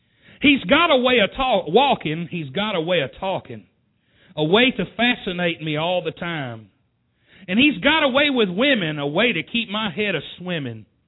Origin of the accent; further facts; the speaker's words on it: the South, United States; Oh, we're from the South.